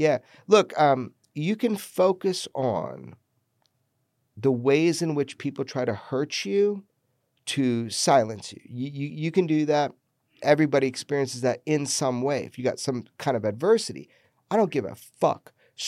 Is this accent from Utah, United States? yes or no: no; Pioneertown, California, United States; And then you came to my hometown, Pioneer Town, you know?